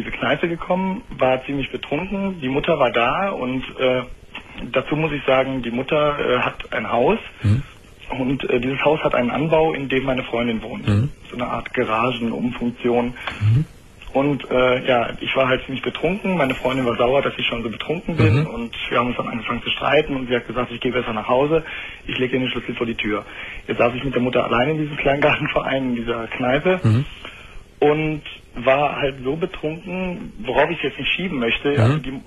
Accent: Düsseldorf, North Rhine-Westphalia, Germany; ich komme aus Düsseldorf und das ist ja eigentlich eine ziemlich Karnevalshochburg.

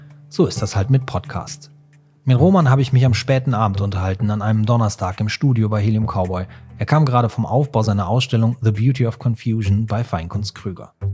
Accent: Cologne, North Rhine-Westphalia, Germany; Als Kölner kommt man ja so selten nach Düsseldorf, ne?

